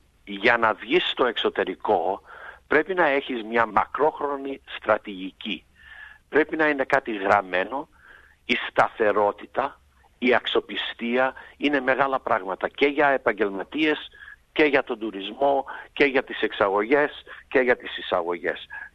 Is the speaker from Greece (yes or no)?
no; Australia; και είμαστε δύο από την Αυστραλία, εγώ και ο Στίβ Δημόπουλος